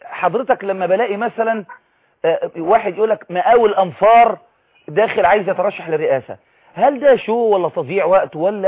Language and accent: Arabic; Egypt